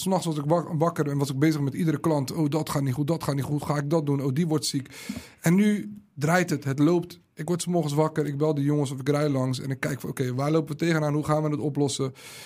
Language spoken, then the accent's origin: Dutch; Rotterdam, South Holland, Netherlands; ik ben in Rotterdam opgegroeid, Binnenweg, Kruiskade.